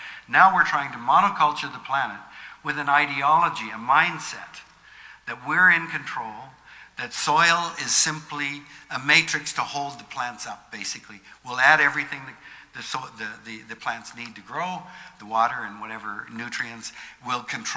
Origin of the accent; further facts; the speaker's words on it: Canada; I am absolutely ashamed as a Canadian that this is going on, being promulgated by our own government.